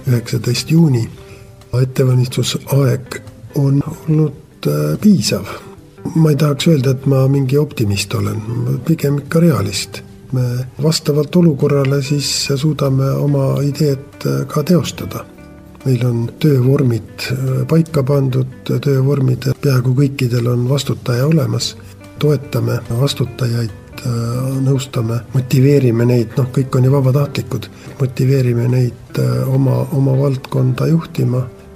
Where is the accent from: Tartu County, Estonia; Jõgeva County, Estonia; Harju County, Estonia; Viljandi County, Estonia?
Harju County, Estonia; Tallinn; Kristiinest, ütleme Mustamäe algusest Kure tänavalt olen ma pärit ja talved olen veetnud kõik siin Mustamäe mägedel suusatades.